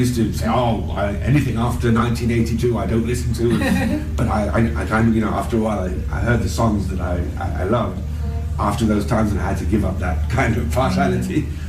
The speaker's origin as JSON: {"language": "English", "region": "England", "country": "United Kingdom", "tie": "born there", "said": "that's the more or less the sort of the time I was born in England."}